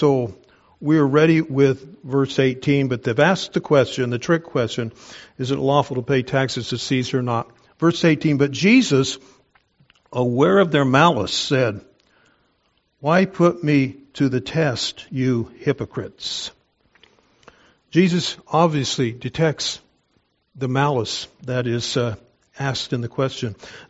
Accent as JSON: {"language": "English", "town": "Wichita", "region": "Kansas", "country": "United States", "tie": "born or raised there", "said": "when I was a teenager growing up in Kansas, Wichita, Kansas, played a lot of tennis."}